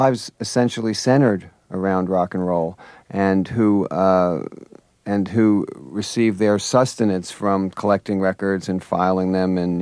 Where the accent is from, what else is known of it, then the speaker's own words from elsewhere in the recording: New Jersey, United States; She was from South Jersey, and I was from Central Jersey, and I spent a lot of summers outside Philly